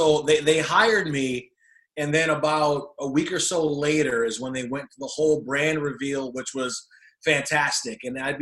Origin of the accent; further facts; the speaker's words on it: Detroit, Michigan, United States; But you know, being from Detroit, born and raised in Detroit, from hockey town, so obviously we're a little bit predisposed to the game of hockey growing up.